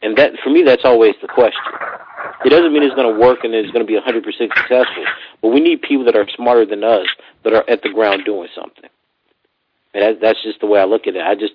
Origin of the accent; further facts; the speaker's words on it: Louisiana, United States; if I go talk to my mom or my aunts, we're from Louisiana, right? Small, poor town in Louisiana.